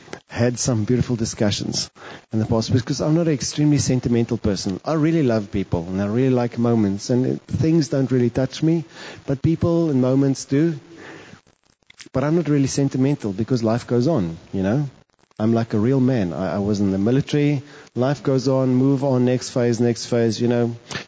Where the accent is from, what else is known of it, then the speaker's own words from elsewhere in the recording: Northern Cape, South Africa; Or like when I grew up in the Northern Cape, in the desert